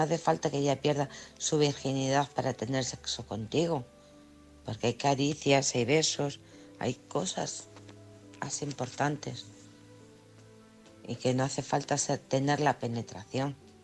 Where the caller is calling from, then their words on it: Alcorcón, Community of Madrid, Spain; de Alcorcón.